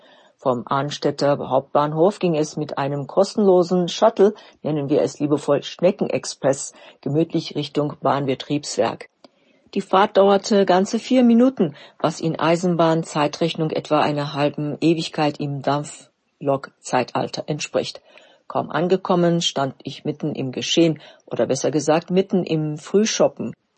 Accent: Gera, Thuringia, Germany; Auch meine Heimatstadt Gera beteiligte sich daran.

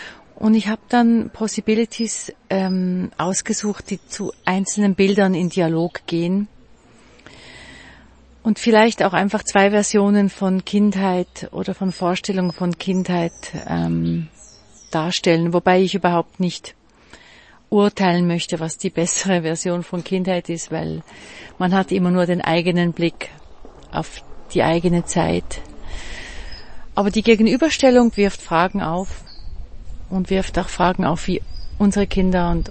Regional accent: Basel, Basel-Stadt, Switzerland; born there; moved away as an adult; Also ich bin ja in Basel geboren, habe dort studiert, bin von Basel dann weggegangen, sozusagen schon als junge Frau, viel auf Reisen.

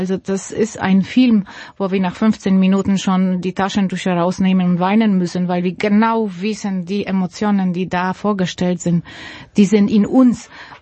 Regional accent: Łódź, Łódź Voivodeship, Poland; Also ich komme aus Łódź

